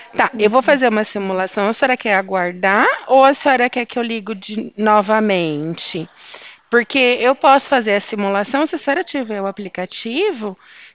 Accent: Porto Ferreira, São Paulo, Brazil; Eu sou de Porto Ferreira.

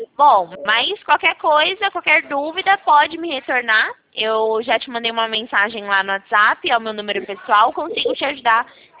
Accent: Presidente Prudente, São Paulo, Brazil

